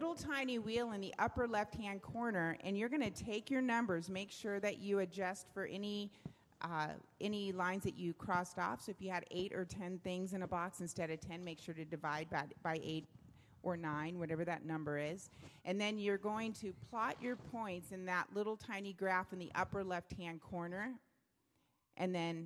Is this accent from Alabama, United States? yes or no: no; California, United States; born there; Anybody from California? Raise your hand. I'm sorry. I was born in California.